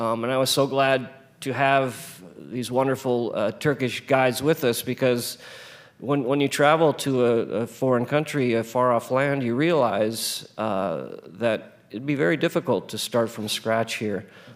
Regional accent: Pacific Northwest, United States; And I'm from the Northwest, and she settled there in this enclave of Norwegian, essentially fishermen.

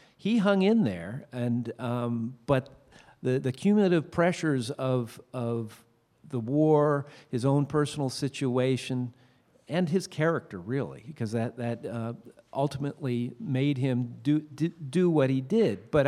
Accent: Vermont, United States; And then my dad taught in UVM before that, so I grew up also in the Lake Champlain area.

